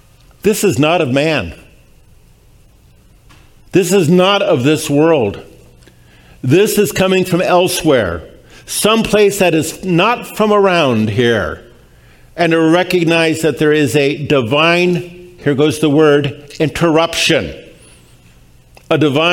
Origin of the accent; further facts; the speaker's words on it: Pasadena, California, United States; You know, I grew up in Pasadena and then later on with college and everything else.